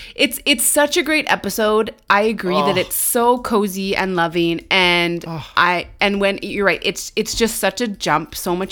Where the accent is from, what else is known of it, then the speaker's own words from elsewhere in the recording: Canada; A, we are Canadian.